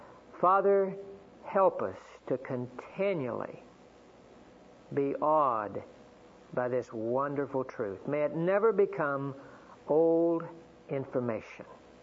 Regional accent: Oklahoma, United States; also born or lived in Texas; Well, I tell people that I was born in Texas but reared in Oklahoma, and Oklahoma is the Sooner State.

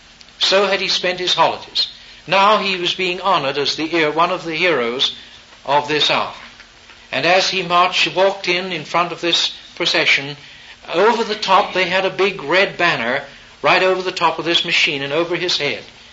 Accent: England, United Kingdom; for which I was very thankful as an Englishman

